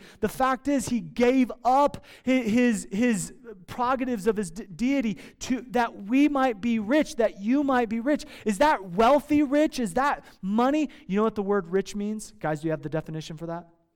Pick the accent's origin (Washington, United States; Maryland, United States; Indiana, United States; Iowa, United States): Iowa, United States; I grew up in Iowa. Listen, I grew up working on farms that made bacon.